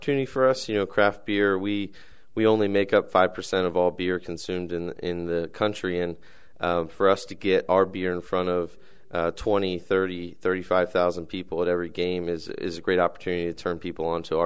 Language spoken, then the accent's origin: English; Ellicott City, Maryland, United States; I've been a lifelong Orioles fan. I grew up in Ellicott City, born and raised.